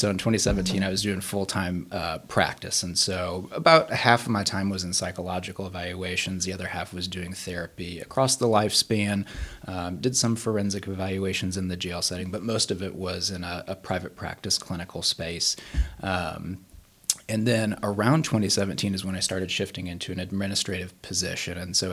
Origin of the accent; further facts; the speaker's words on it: St. Louis, Missouri, United States; I have been living here in the southwest Missouri area for now a little over 20 years. So I moved down here from the St. Louis area to go to get my undergraduate degree at Missouri State University.